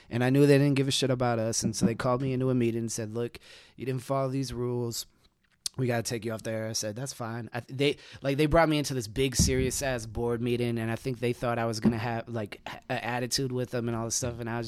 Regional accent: Minneapolis, Minnesota, United States; I'm born and raised in Minneapolis, and so I'm big on, you know, our community doing the things that we should do for our people.

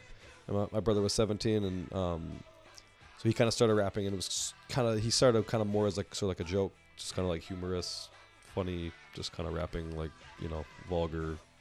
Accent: Minneapolis, Minnesota, United States; I'm from Minneapolis. I was born and raised in Minneapolis. I've lived in Minnesota my whole life.

